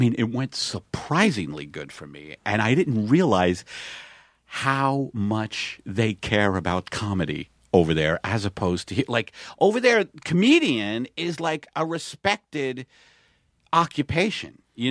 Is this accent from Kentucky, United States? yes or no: no; Staten Island, New York, United States; because I come from Staten Island where people don't travel.